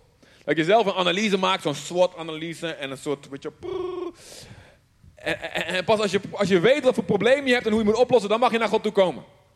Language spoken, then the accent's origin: Dutch; Colombia; Dutch is a second language; ik kom uit Colombia.